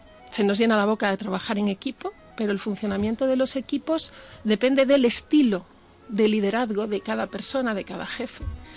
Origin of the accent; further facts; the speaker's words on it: Medellín, Extremadura, Spain; Yo soy de Medellín, Extremadura.